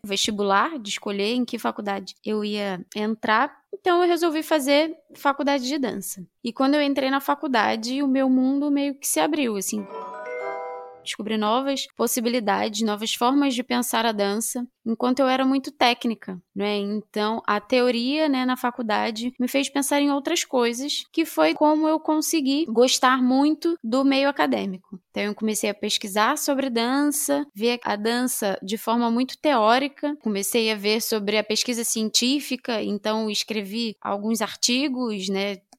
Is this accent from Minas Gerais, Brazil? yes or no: no; São Gonçalo, Rio de Janeiro, Brazil; Bom, eu sou do estado do Rio de Janeiro, morava em São Gonçalo